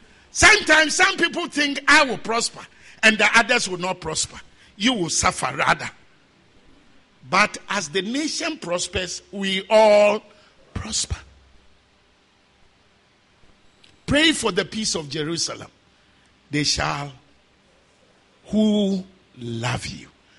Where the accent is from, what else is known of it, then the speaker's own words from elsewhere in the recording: Ghana; I'm coming from Ghana. Things are not well.